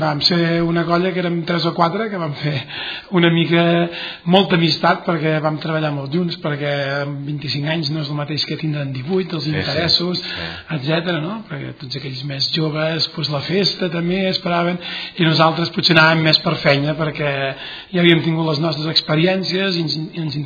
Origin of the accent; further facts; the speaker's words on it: Montblanc, Catalonia, Spain; Sí, vaig néixer a Montblanc l'any 1966.